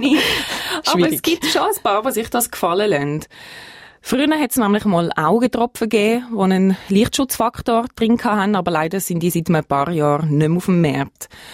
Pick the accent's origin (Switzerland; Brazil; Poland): Switzerland; Bei uns in der Schweiz ist das, man kann vielleicht sagen, zum Glück ein bisschen weniger bekannt.